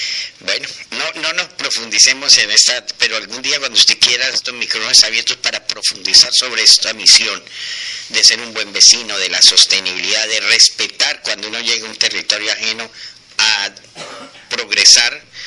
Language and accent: Spanish; Barrancabermeja, Santander, Colombia; recientemente mi tierra, Barranca Bermeja, celebró 100 años de vida municipal.